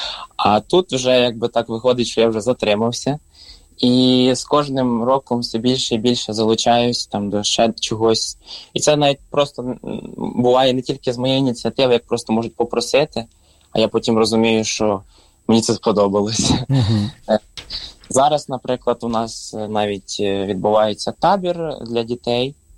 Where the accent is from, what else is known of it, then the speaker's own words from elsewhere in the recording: Kharkiv, Kharkiv Oblast, Ukraine; в мене все одно є такий, не знаю, місцевий патріотизм, що я з Харкова.